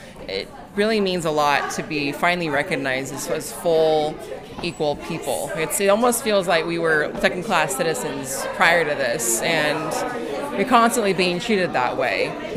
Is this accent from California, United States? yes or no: yes; Sacramento, California, United States; I'm from Sacramento.